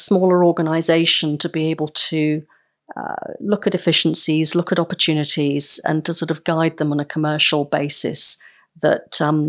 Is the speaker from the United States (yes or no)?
no; Newcastle, North East England, United Kingdom; I absolutely love London, despite working in Manchester, because I come from Newcastle originally.